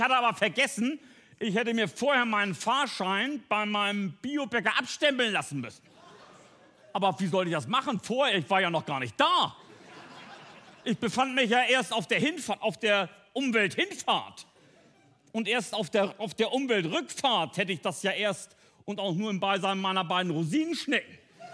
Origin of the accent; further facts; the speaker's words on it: Itzehoe, Schleswig-Holstein, Germany; ich komme ja aus Itzehoe. Das liegt oben in Schleswig-Holstein.